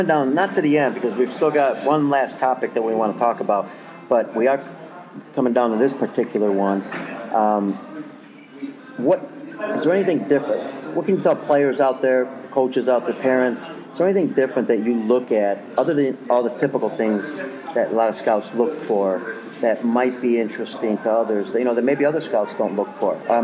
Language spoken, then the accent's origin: English; Chicago, Illinois, United States; first one that came to my mind, because I'm from Chicago, is Kyle Schwarber